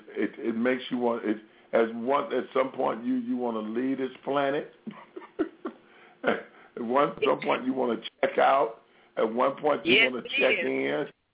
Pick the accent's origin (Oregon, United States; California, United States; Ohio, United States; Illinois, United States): Illinois, United States; Chicago; all the way from Aurora, Illinois, right outside of my hometown, Chicago, in the Midwest there.